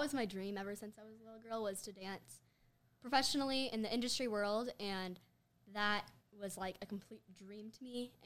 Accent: Omaha, Nebraska, United States; born there; I was born in Omaha, Nebraska, just like Jess and her family, and we live out here now.

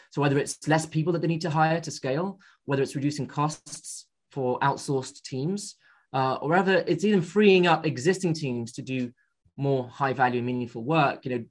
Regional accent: Brazil; English is a second language; I'm originally from Brazil

